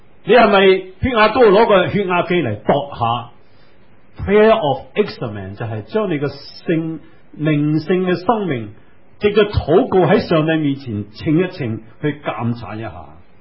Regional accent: New Territories, Hong Kong; 我小的时候在新界住

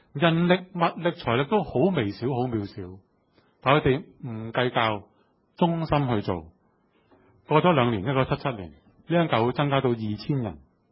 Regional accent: Hong Kong; 我们香港人不太接触这些植物

